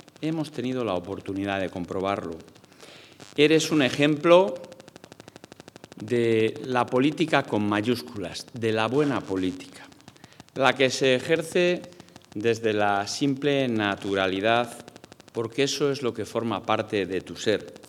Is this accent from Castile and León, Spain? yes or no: yes; Salamanca, Castile and León, Spain; yo también soy salmantino.